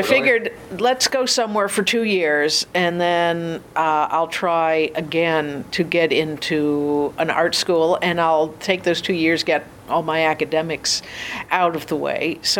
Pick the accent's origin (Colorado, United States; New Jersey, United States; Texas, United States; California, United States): California, United States; I grew up here. I'm a Valley girl.